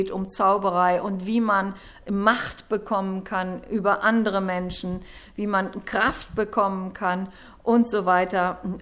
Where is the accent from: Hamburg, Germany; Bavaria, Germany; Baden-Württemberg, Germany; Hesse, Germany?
Hesse, Germany; wir kommen ja aus Hessen.